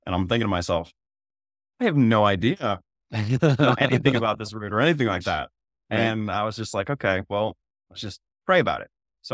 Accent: Maine, United States; now in South Africa; Like I live in South Africa, I grew up in Maine.

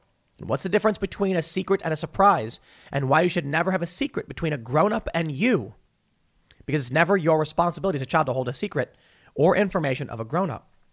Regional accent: Chicago, Illinois, United States; I'm from the South Side of Chicago, baby.

